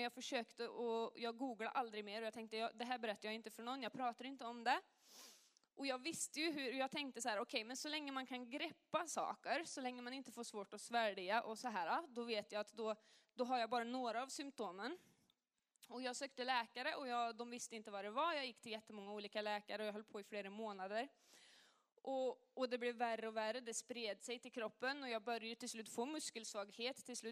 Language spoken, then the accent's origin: Swedish; Värmland, Sweden; Och de var jätterädda hemma i Värmland.